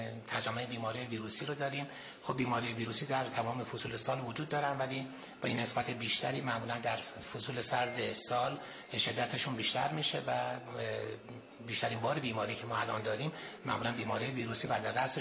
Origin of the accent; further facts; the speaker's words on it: Tehran, Tehran Province, Iran; born there; من خودم متولد تهران هستم ولی پدر مادرم اهل روستای چیمه شهرستان نطنز هستم.